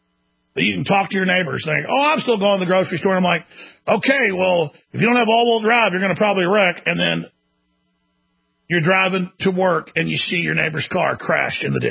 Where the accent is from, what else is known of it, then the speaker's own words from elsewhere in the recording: Dallas, Texas, United States; I mean, I grew up in Dallas where it froze 6-7 times a year.